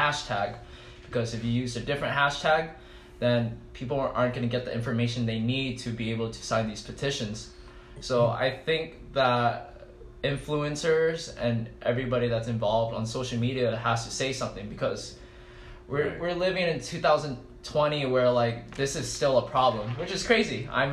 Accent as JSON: {"language": "English", "town": "Garden Grove", "region": "California", "country": "United States", "said": "because I come from Garden Grove, and, like, I love that city"}